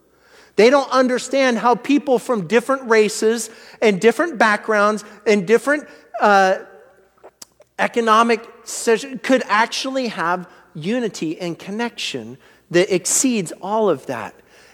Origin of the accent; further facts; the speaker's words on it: United States; Okay, I'm American. You start listening to me talk, I'm American, all right?